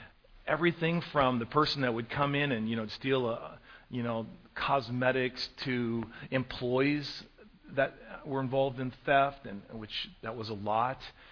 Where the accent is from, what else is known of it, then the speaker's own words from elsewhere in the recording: Bay Area, California, United States; I grew up mostly in the Bay Area in California, and I was given a football scholarship to the University of Oregon